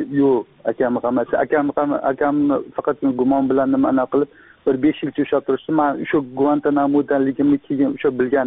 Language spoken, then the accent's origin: Uzbek; Tashkent, Uzbekistan; toshkentlikman.